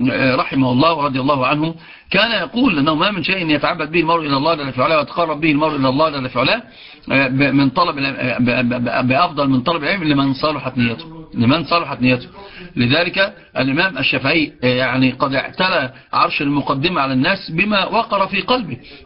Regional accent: Upper Egypt, Egypt; عندنا في الصعيد

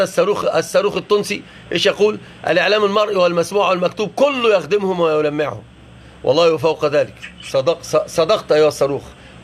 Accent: Morocco; وإن عندنا بالمغرب

